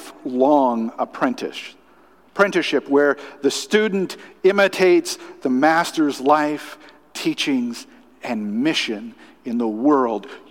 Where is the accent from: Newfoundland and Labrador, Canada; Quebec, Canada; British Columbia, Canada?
Newfoundland and Labrador, Canada; I'm from Newfoundland, where we speak real English, by the way.